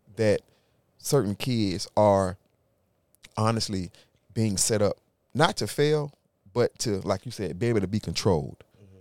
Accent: Jacksonville, Florida, United States; it runs so deep in the city of Jacksonville, right? I'm from Jacksonville.

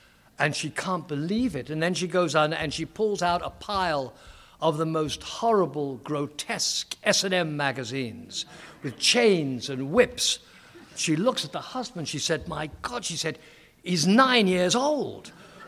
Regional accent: London, United Kingdom; Actually, I'm from London. As many of you might have guessed, I'm from England. And I was born during the war. That's the Second World War.

